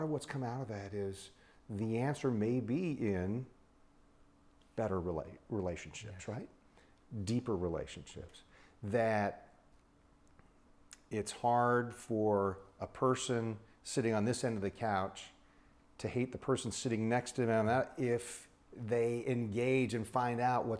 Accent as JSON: {"language": "English", "region": "California", "country": "United States", "tie": "born or raised there", "said": "Because I grew up in the San Francisco area, loved the Oakland Raiders."}